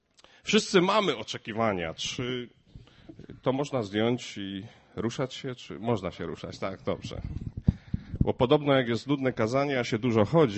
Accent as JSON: {"language": "Polish", "town": "Głubczyce", "region": "Opole Voivodeship", "country": "Poland", "tie": "born or raised there", "said": "moje rodzinne miasto to Głubczyce. Na dzień dzisiejszy nie wygląda na to, że wracamy do Głubczyc, ponieważ mieszkamy w drugim największym polskim mieście."}